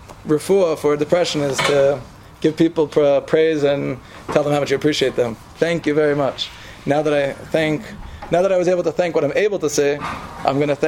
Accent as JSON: {"language": "English", "town": "Brooklyn", "region": "New York", "country": "United States", "tie": "born or raised there", "said": "because I grew up in Brooklyn, and in Brooklyn I never heard the name Chavos of Avos."}